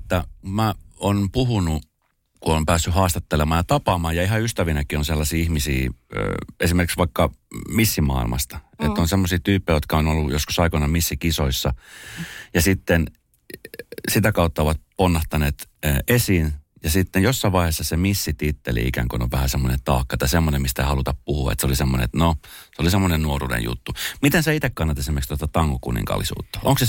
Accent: Colombia; now in Finland; Etelä-Amerikassa Kolumbiassa, mistä mä oon lähtöisin

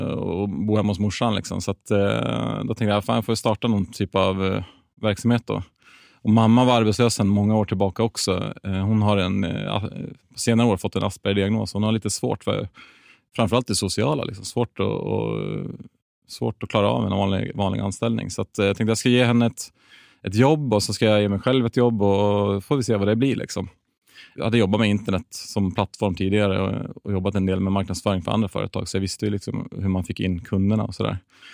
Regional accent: Gävle, Gävleborg County, Sweden; 35 år fyllda, född och uppvuxen i Gävle. 20 mil norr om Stockholm, för er som är stockholmare. Jag var väl den enda som inte tog sig därifrån.

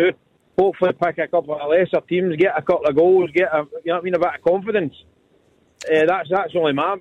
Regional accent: Motherwell, Scotland, United Kingdom; I'm from Motherwell. I'm from Motherwell.

